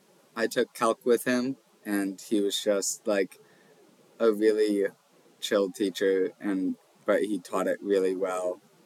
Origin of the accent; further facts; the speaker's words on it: Churchville, New York, United States; I'm actually originally from Rochester, more specifically in Churchville, which is like a suburb of Rochester. So I graduated from Churchville, Charlie.